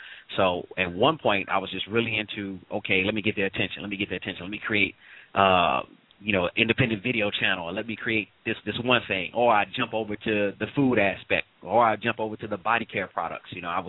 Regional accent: St. Louis, Missouri, United States; St. Louis, originally. St. Louis, Missouri.

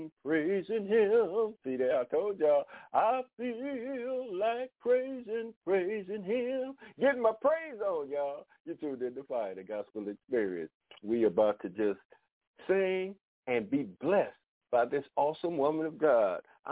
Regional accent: Detroit, Michigan, United States; It might be somebody back where I grew up in Detroit

